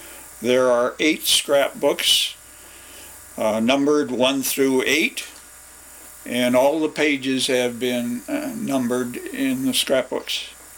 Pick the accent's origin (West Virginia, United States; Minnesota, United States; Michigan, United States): Minnesota, United States; St. Paul; born there; I was born in St. Paul, Minnesota